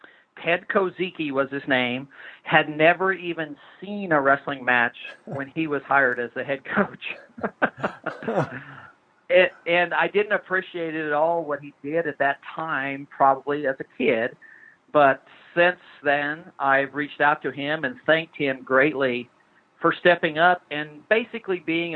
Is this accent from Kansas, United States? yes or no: yes; Rosalia, Kansas, United States; also born or lived in Douglas; And at the about 5th grade, we moved away from Douglas and went to near El Dorado to a little bitty town called Roselia. And I graduated from Flint Hills High School in Roselia, Kansas.